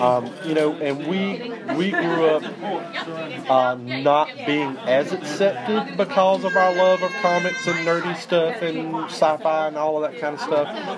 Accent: the South, United States; and I'm from the South. I was like, you are so deep in my childhood right now.

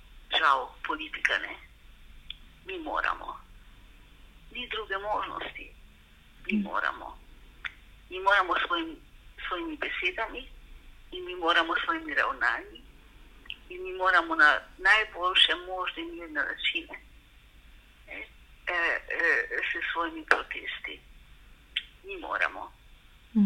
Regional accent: Rakičan, Mura, Slovenia; Moje otroštvo v Rakičanu, v Prekmurju, v prvi svetovni vojni, v drugi svetovni vojni, ki je zame bila ta velika, v drugi svetovni vojni. Živeli smo z mojo babico

